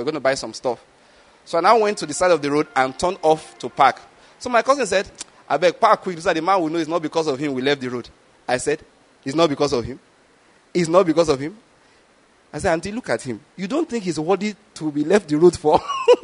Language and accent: English; Ikeja, Lagos, Nigeria; You know, I come from Ikeja.